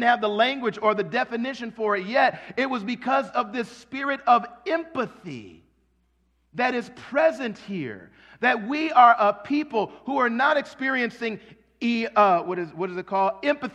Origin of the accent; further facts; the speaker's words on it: Toledo, Ohio, United States; born there; also born or lived in Washington, D.C.; I used to not even tell people that I was born in Toledo, Ohio because of all of the shade.